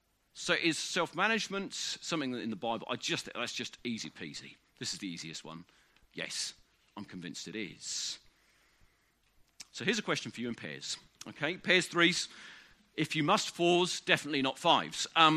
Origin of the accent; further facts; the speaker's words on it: England, United Kingdom; That's hard to say as an Englishman, I think, sometimes, isn't it?